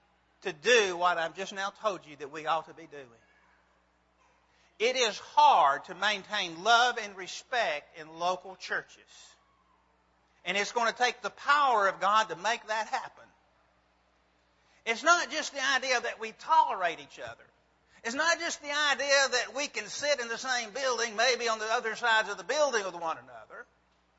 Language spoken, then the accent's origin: English; Birmingham, Alabama, United States; I grew up in the Birmingham area